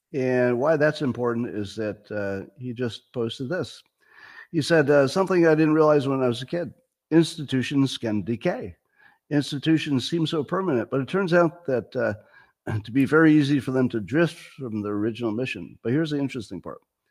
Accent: New York, United States; I'm from New York State, right? So I grew up in upstate New York.

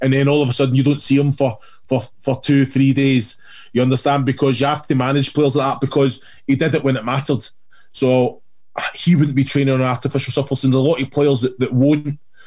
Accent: Kilmarnock, Scotland, United Kingdom; You know, you've got to remember, I grew up in Kilmarnock

